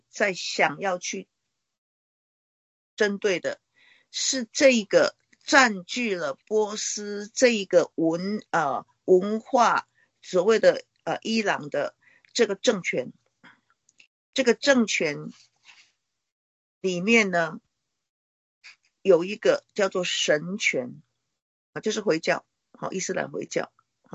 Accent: China; 就像我们中国人有5000年的文化，然后我们有我们很深根蒂固的这些背景啊

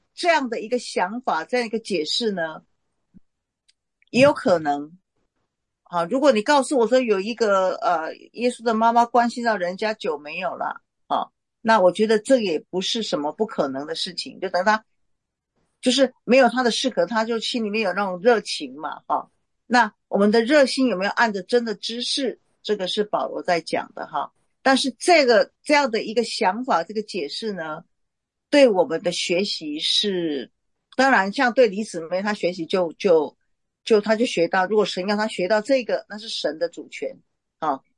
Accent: Taiwan; 我们台湾话有一句话叫做鸡婆啦，

